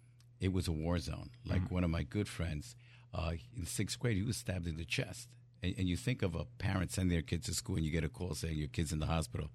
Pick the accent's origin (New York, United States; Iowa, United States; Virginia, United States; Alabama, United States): New York, United States; I was born and raised in New York, and my family came from Puerto Rico.